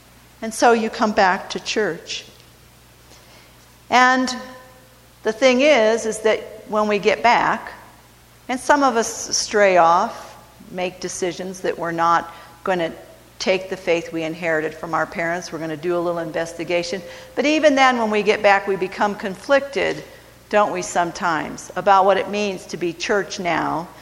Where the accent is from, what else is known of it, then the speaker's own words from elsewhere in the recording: Cleveland, Ohio, United States; Now, I was growing up in Cleveland in the United Church of Christ.